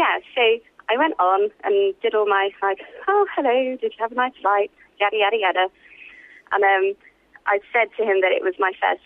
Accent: Chelmsford, East of England, United Kingdom; I'm 25 and I'm from Chelmsford.

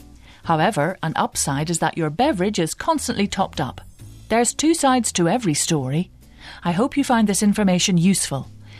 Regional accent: Peru; English is a second language; I'm from Peru, and people here hear your podcast all the time.

